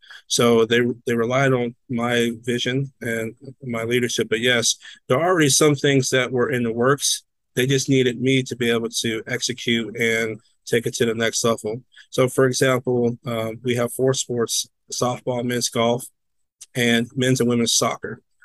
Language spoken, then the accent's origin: English; San Antonio, Texas, United States; Like, I grew up in San Antonio and I didn't know that this was here.